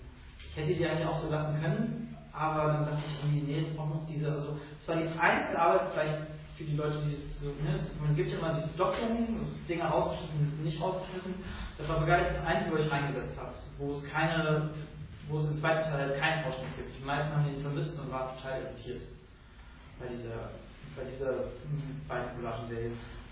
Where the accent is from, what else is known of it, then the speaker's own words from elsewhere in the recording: Harz, Germany; ich komme ja ursprünglich aus dem Harz